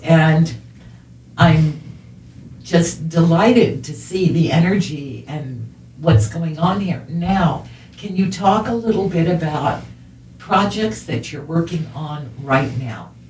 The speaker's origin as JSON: {"language": "English", "region": "East Coast", "country": "United States", "tie": "born or raised there", "said": "I was raised on the East Coast, just outside of Washington, D.C., and I guess I'm a lifelong malcontent."}